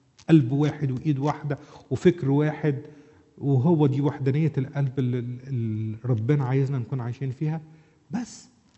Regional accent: Egypt; ولا بيسموها إيه عندنا في مصر

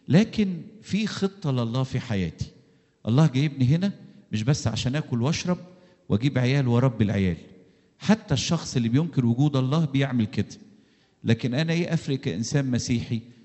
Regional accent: Egypt; moved away; ولما حتى إحنا اتنقلنا من مصر وجينا هنا بحسب إيماننا وبحسب تعليم الكتاب، إحنا ما جيناش هنا صدفة، أو ما بقناش مسيحيين في مصر صدفة، أو ما انتميناش للكنيسة القبطية صدفة

